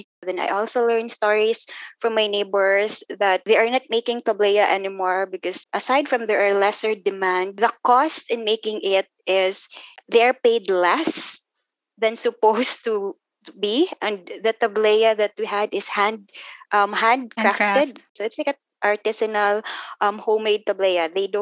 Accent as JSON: {"language": "English", "region": "Central Visayas", "country": "Philippines", "said": "it should be shaped like a chocolate heels, because we're from Bohol."}